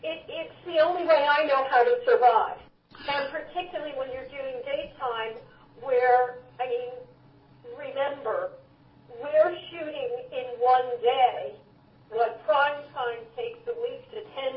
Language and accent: English; New York, United States; and as a New Yorker, a reality that I absolutely loved.